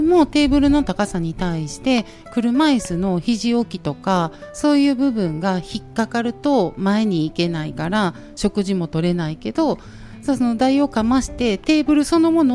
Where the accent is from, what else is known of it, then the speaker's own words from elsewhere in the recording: Mie, Japan; まあ、その生まれも育ちも三重